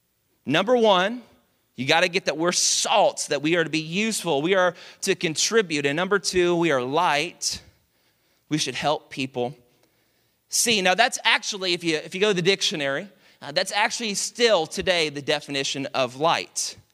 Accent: Dallas, Texas, United States; I'm from Dallas, and the school was so massive

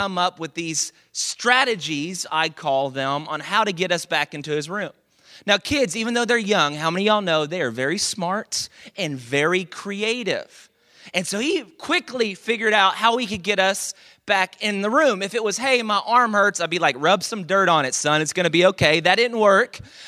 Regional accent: Dallas, Texas, United States; now in Houston, United States; I was born and raised in Dallas, so I'm a Cowboys fan, but I am learning to love the Texans.

